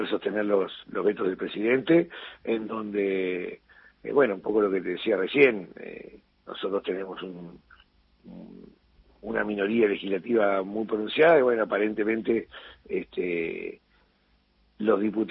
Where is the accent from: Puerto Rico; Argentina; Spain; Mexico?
Argentina; Mar del Plata, Buenos Aires Province; Yo soy de Mar del Plata, de la quinta sección electoral